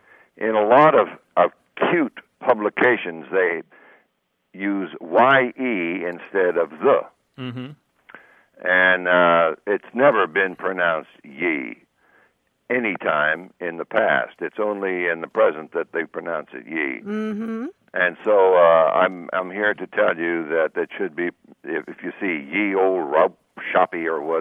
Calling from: Dallas, Texas, United States

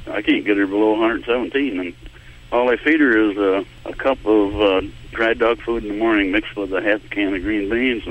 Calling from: Muskegon, Michigan, United States; I'm in Muskegon, Michigan right now.

